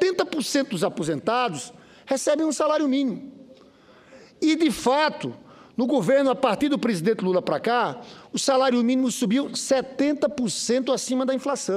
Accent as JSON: {"language": "Portuguese", "region": "Paraíba", "country": "Brazil", "said": "que eu sou paraibano, sou senador para o Rio, mas sou paraibano"}